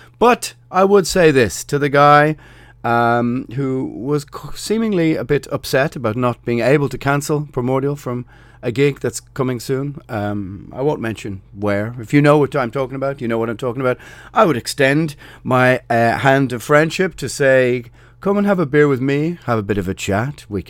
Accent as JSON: {"language": "English", "country": "Ireland", "said": "We got to the party late, as most Irish people do. I remember when there was lots of Polish living in Ireland."}